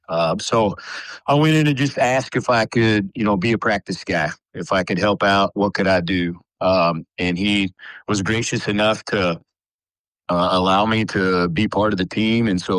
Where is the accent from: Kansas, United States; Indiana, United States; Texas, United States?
Kansas, United States; I grew up in Kansas. I was a Danny and the Miracles, 1988 Jayhawks.